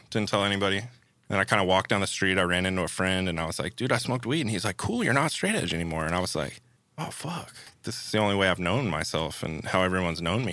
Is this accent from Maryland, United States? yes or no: yes; Baltimore, Maryland, United States; I think just growing up in Baltimore with the amount of like danger that's around